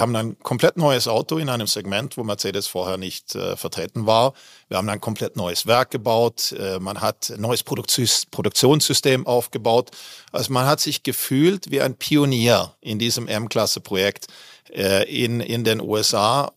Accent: Malmö, Skåne, Sweden; also born or lived in Västervik; Ich bin ja in Västervik geboren, habe nur ein Jahr dort gelebt und dann bin ich eigentlich in Malmö aufgewachsen.

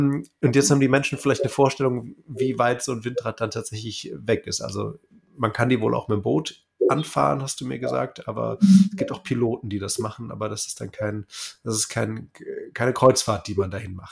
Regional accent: Uedem, North Rhine-Westphalia, Germany; Ich komme ja aus Uede

